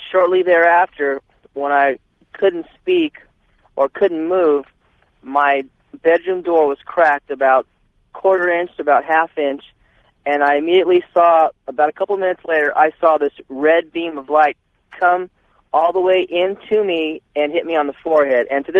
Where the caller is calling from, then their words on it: Fresno, California, United States; I'm calling you from Fresno. I listen to you from 580.